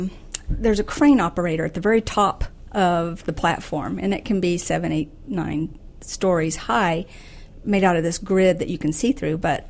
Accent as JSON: {"language": "English", "region": "New Mexico", "country": "United States", "tie": "born or raised there", "said": "I grew up in New Mexico, okay. Born and raised in New Mexico. My mom and dad and both my brothers are still there."}